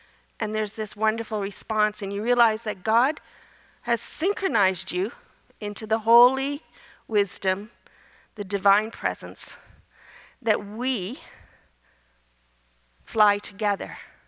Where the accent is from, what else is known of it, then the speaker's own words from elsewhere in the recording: Nova Scotia, Canada; accent: Nova Scotia; In September, I was home in Nova Scotia. People say they can still hear my Nova Scotia accent.